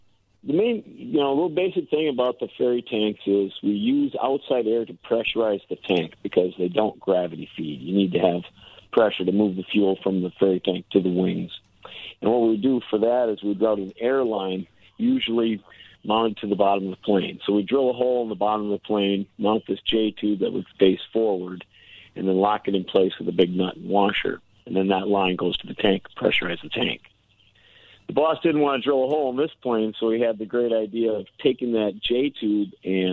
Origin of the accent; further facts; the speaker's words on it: Coon Rapids, Minnesota, United States; Yeah, I grew up in Coon Rapids, just north of Minneapolis.